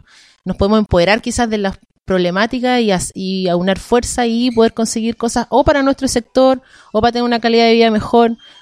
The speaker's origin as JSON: {"language": "Spanish", "region": "Valparaíso", "country": "Chile", "tie": "born or raised there", "said": "presidenta de mi junta de vecinos, acá del Cerro Delicia, en Valparaíso, Barrio Higgin, y soy nacida y criada en Valparaíso. Toda mi vida he vivido acá, toda mi vida he vivido en ese cerro."}